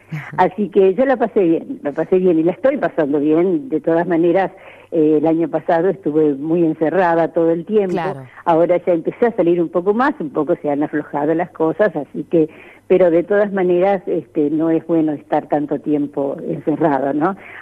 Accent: Pueblo Brugo, Entre Ríos, Argentina; born or raised there; also born or lived in Victoria

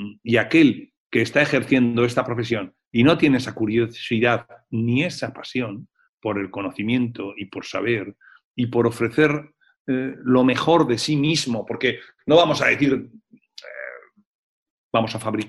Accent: Basque Country, Spain; esa es mi humilde aportación como periodista vasco

